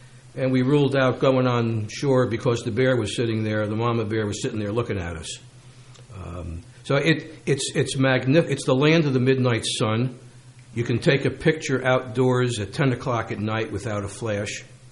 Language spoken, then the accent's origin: English; Carteret, New Jersey, United States; I grew up in Carteret.